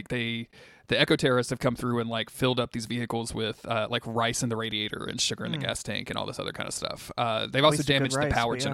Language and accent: English; Louisiana, United States; I'm a podcaster from South Louisiana.